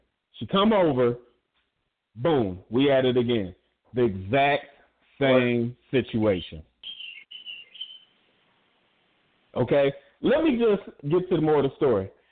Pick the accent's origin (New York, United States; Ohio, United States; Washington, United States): Ohio, United States; Yeah. Yeah, I'm from Ohio.